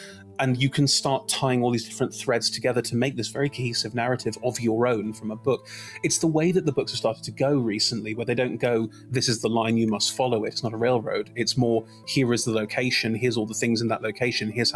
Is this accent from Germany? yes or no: yes; Germany; I watched it in German because I grew up in Germany